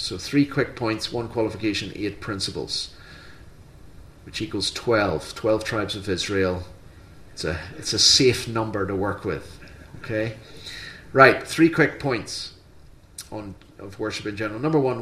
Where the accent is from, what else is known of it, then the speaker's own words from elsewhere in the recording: Northern Ireland, United Kingdom; also born or lived in Australia; But when I visited Brethren Assemblies in Northern Ireland, where I was brought up, Australia, where I lived for a time